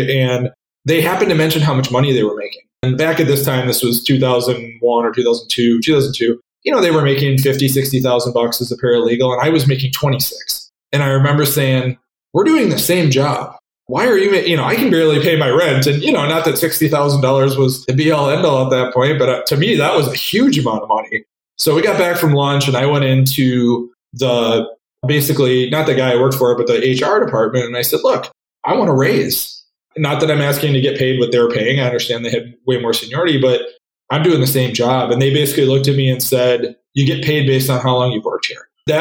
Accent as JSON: {"language": "English", "region": "Wisconsin", "country": "United States", "tie": "born or raised there", "said": "You know, as we talked, I grew up in Wisconsin, went to college at Madison."}